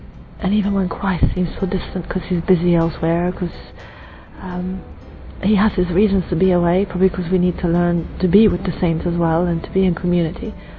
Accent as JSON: {"language": "English", "country": "Italy", "said": "and I'm from Italy."}